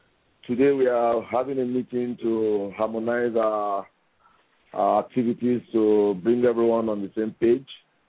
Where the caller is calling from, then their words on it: Abuja, Federal Capital Territory, Nigeria; I'm calling from Abuja, Nigeria.